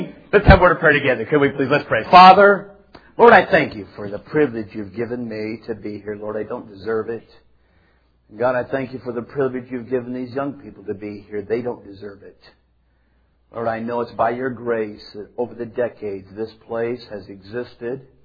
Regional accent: Seattle, Washington, United States; I was raised in Seattle. I'm originally from the West Coast.

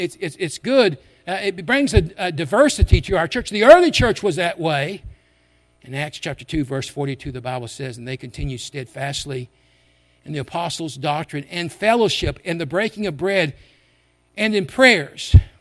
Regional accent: Memphis, Tennessee, United States; I came from Memphis. It's a big city. I like a big city.

